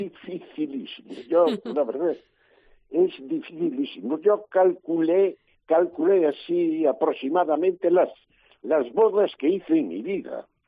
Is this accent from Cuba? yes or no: no; Sobrado, Galicia, Spain; que yo soy de Sobrado